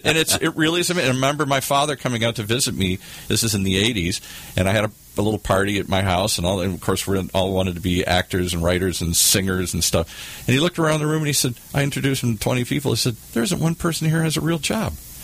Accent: Midwest, United States; now in California, United States; I grew up in the Midwest, the stable Midwest. When I moved to California

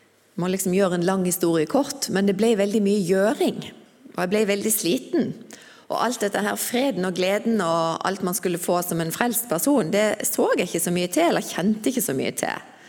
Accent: Kvinesdal, Agder, Norway; Og jeg kommer fra Kvinesdal. Mammaen og pappaen min, de ble født i Sverige. Men pappa kom til Kvinesdal i 1974 for å være med og håper seg, jobbe på Tinnfoss.

